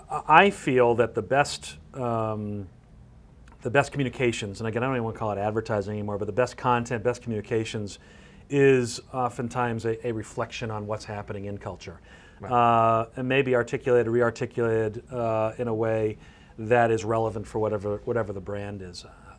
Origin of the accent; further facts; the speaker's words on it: Boston, Massachusetts, United States; Well, I'm a Boston guy originally.